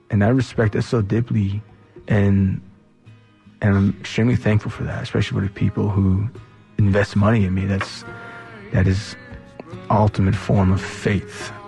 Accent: United States; as a little Navajo boy growing up on the Navajo reservation

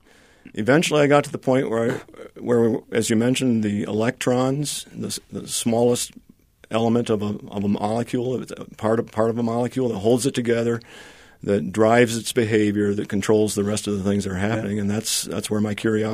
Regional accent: Midwest, United States; I grew up in the Midwest, but I always liked to explore, and I was always very curious about things.

